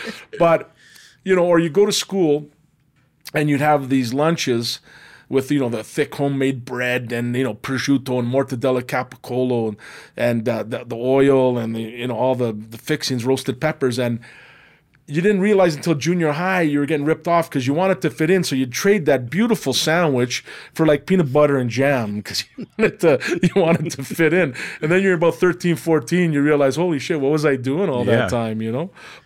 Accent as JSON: {"language": "English", "town": "Calgary", "region": "Alberta", "country": "Canada", "tie": "born or raised there", "said": "And so those were our idols growing up in Bridgeland, because we could relate. Those were first generation kids just like us"}